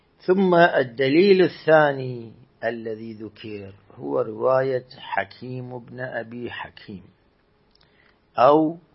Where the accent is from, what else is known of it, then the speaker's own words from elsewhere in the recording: Iraq; مثل هاي عندنا في العراق كان بالموصل حمام العليل الكبريتية